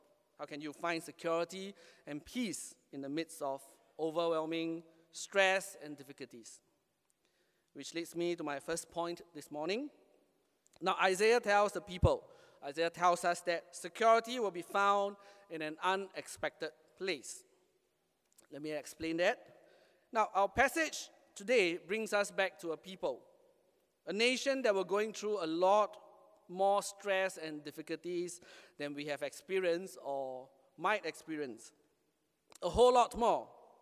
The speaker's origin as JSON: {"language": "English", "country": "Singapore", "said": "As a Singaporean, will we really feel secure with our third generation army"}